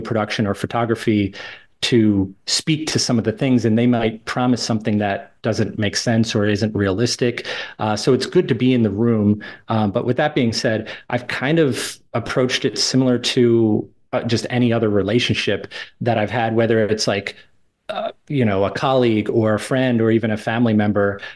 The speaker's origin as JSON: {"language": "English", "region": "Maryland", "country": "United States", "moved": "as an adult", "said": "I'm originally from Maryland and I went to school in Baltimore, and I moved away down to Florida with my now wife."}